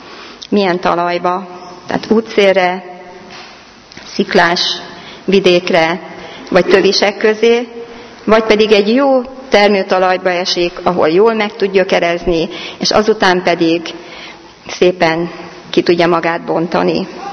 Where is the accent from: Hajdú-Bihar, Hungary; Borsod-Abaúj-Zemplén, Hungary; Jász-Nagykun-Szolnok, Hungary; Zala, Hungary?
Jász-Nagykun-Szolnok, Hungary; Kunmadaras; born there; A mi kis falunkban, ahol születtem, Kunmadarason, ez Karcag mellett van, Berekfürdő mellett, ezt mindenki hallotta már.